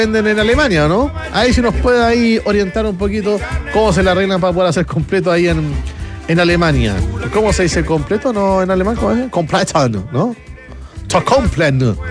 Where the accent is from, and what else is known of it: Chile; born or raised there